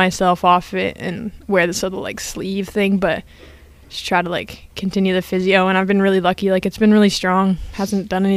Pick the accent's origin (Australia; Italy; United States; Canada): Canada; growing up in Canada